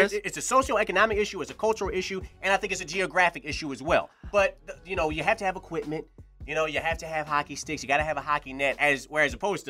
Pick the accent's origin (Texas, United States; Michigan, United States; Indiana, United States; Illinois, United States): Michigan, United States; Detroit; Me growing up in Detroit, there's a certain stereotype that exists right now when it comes to blacks playing the game of golf.